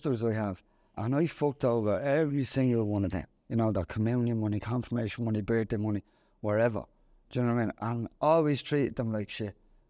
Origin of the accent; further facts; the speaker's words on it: Ireland; growing up in Ireland, in Dublin, Sligo, Galway